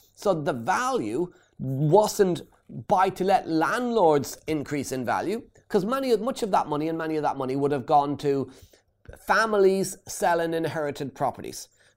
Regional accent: Ireland; 33 years, my favourite number being an Irish guy.

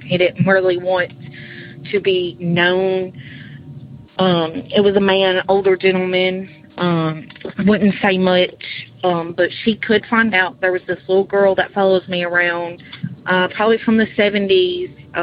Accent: Dukedom, Tennessee, United States; also born or lived in Martin, Tennessee

